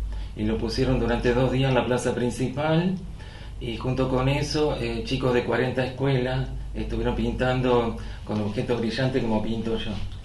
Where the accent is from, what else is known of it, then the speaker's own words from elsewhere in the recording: San Nicolás, Buenos Aires Province, Argentina; hace 2 años que me declararon ciudadano ilustre, yo soy de San Nicolás